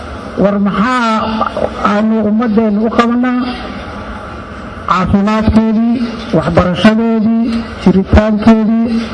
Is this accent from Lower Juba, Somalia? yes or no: no; Galkayo, Mudug, Somalia; born there; Anigu waxaan ku dhashay magaalada Gaalkacyo.